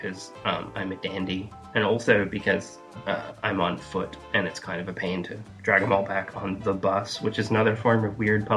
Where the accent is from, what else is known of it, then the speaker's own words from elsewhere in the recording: Massachusetts, United States; Let's go with Woburn, since we're actually from Massachusetts.